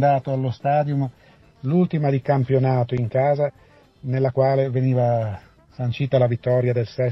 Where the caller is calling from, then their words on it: Genoa, Liguria, Italy; da Genova.